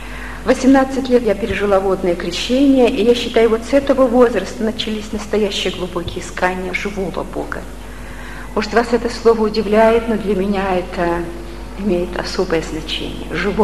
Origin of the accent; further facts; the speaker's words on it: Vladivostok, Primorsky Krai, Russia; also born or lived in Bishkek, Kyrgyzstan / Nakhodka, Russia; Детство и юность прошли на Дальнем Востоке, у Японского моря. Сначала в Находке, потом в Владивостоке.